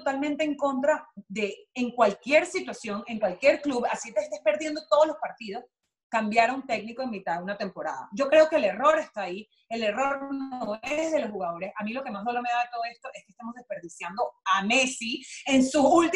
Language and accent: Spanish; Venezuela; en mi casa yo crecí con el fútbol europeo porque pues vengo de familia europea, tanto por lado de padre como por lado de madre. O sea, mi papá nació en Brasil, pero mi familia por parte de papá es húngar